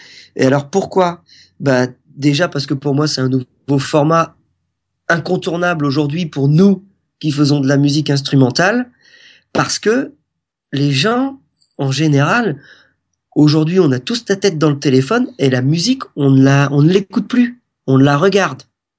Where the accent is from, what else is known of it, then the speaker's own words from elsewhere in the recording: France; En fait, on est français.